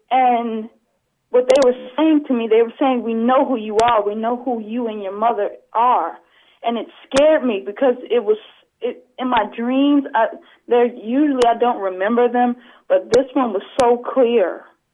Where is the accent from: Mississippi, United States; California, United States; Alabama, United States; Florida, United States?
Florida, United States; from Florida.